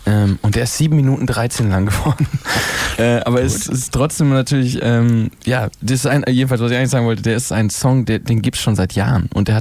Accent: North Rhine-Westphalia, Germany; ich bin groß geworden in NRW, im großen Heiligtum.

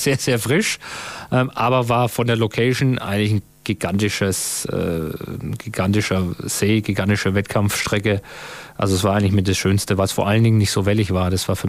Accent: Germany; Und wir als Deutsche sind jetzt nicht unbedingt gewohnt, in 34 Grad Wassertemperatur und brutalen Sonnenschein in der Wüste in Dubai hin und her zu schwimmen.

